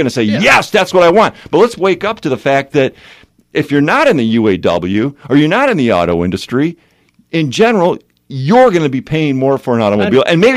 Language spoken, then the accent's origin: English; Michigan, United States; And I realize I'm from Southeast Michigan, and I'll probably be partly in the club indirectly